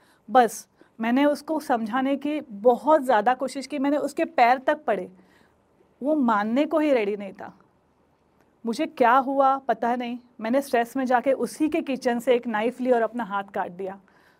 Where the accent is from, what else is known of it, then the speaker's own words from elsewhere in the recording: Mumbai, Maharashtra, India; born there; मैं एक film producer होने के साथ साथ एक विमेन एंटरप्रेन्योर हूँ. मेरा जन्म मुंबई में बांद्रा इलाके में हुआ है.